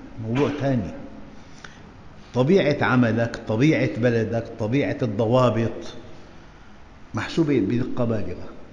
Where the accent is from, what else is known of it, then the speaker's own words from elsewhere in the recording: Syria; مرة طلعت دعيت إلى طعام عندنا بالشام